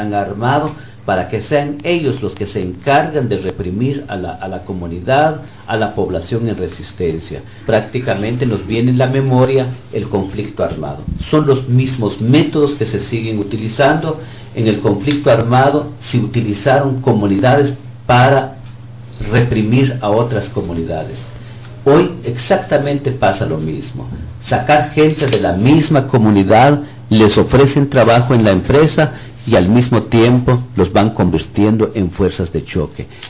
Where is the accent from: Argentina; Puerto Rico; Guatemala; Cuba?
Guatemala; now in Spain; Pues estamos aquí en el país Valencia para dar a conocer nuestro trabajo que realizamos en Guatemala.